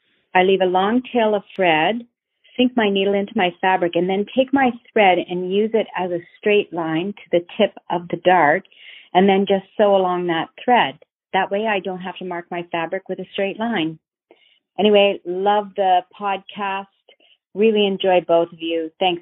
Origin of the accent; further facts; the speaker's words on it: Kingston, Ontario, Canada; I'm from Kingston, Ontario.